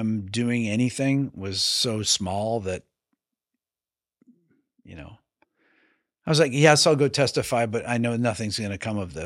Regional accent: United States; I'm an American.

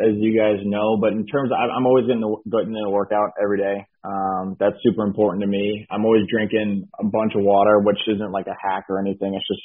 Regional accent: Minnesota, United States; You know, growing up in Minnesota, it's just always been so damn cold, so I'm ready to get into some, like, warm weather year-round.

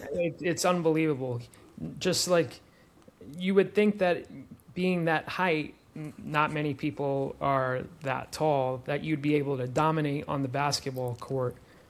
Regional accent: New York City, New York, United States; I'm from the Bronx originally, so just being that close to the action.

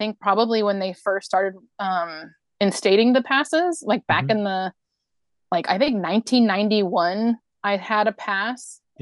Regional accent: Yorba Linda, California, United States; I am fourth generation Orange County. Great. And I was born in Yorba Linda and raised mostly in Yorba Linda, went to high school in Fullerton, and then lived in Fullerton for about 25 years.

